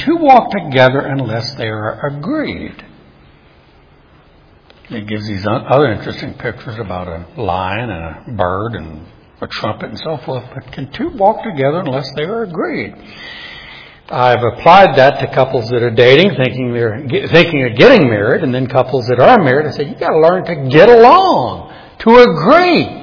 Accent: New Orleans, Louisiana, United States; I've told you when I was a boy, growing up in New Orleans, we'd often take little weekend trips to Mississippi or Alabama.

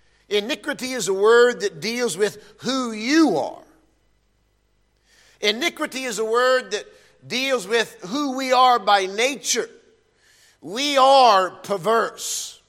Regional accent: Ohio, United States; I grew up in Ohio, in the United States of America. My grandparents owned 170 acres of land, and it was amazing to go there and play as a child.

